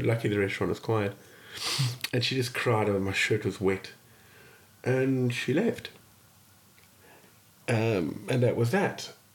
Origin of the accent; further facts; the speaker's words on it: South Africa; I'm South African, we're cocky little shits, you know?